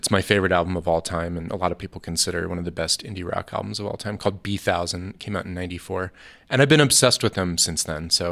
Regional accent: Dayton, Ohio, United States; I'm from Dayton, Ohio, where they're from.

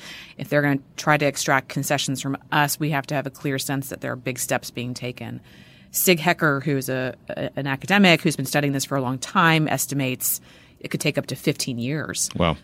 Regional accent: United States; it was deeply disturbing to me as an American to watch it

